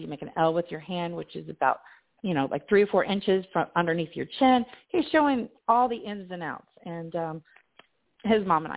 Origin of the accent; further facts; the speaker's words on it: Kentucky, United States; also born or lived in Ohio; I grew up in Kentucky, went to school in Kentucky and Ohio